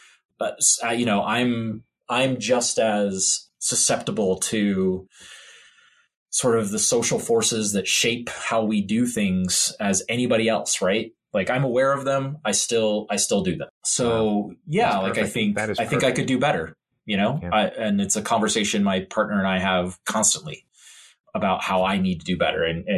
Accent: Rust Belt, United States; And I grew up in the Rust Belt, which I think sort of influenced that as well

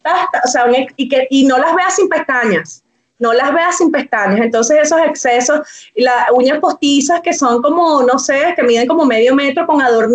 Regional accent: Venezuela; now in Chile; acá en Chile sí se nota mucho lo que somos las venezolanas y las colombianas

